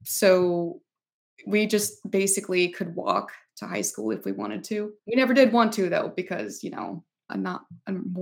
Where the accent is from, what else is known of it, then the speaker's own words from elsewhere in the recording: Norcross, Georgia, United States; I actually was born and raised in Norcross, Georgia. And then it kind of became Peachtree Corners.